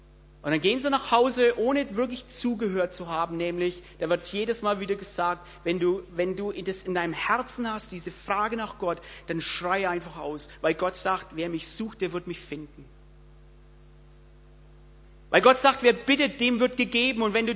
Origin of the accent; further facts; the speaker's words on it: Bavaria, Germany; Ich komme aus dem Frankenwald